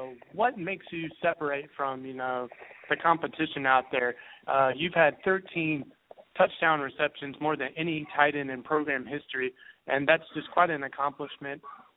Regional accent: the South, United States; You know, I'm from the South, so I'm not really familiar with the North.

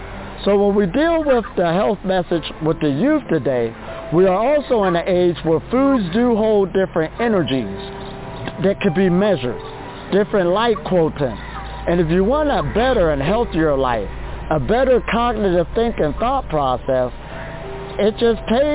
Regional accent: Ohio, United States; I'm from Ohio, USA.

